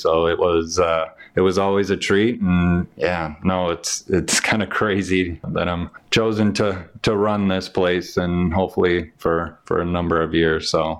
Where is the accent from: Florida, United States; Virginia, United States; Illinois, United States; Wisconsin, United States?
Illinois, United States; Mundelein; Yeah, I was lucky to play it in the early 2000s, and honestly, growing up in Mundelein, It was always the prized possession